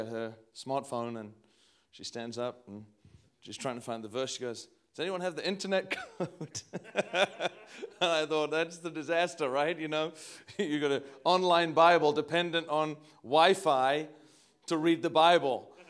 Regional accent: North East England, United Kingdom; also born or lived in Midlands; I am from England, even though my accent has got so mutated and weird over the years. I grew up in the Northeast. There is no sign of that anymore.

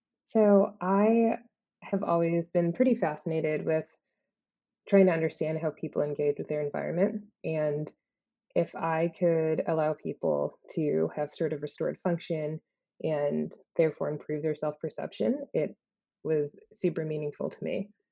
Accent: New Jersey, United States; But I grew up in Northern Jersey.

